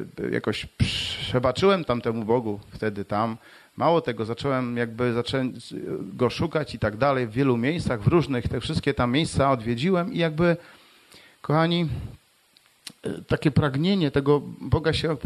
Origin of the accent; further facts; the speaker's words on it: Morąg, Warmian-Masurian Voivodeship, Poland; w której ja z Morąga w ogóle pochodzę, to tak jak ktoś pomyli z Mrągowem, to nie ma problemu, też fajne miasto, także to te dwa miasta gdzieś tam na Mazurach leżące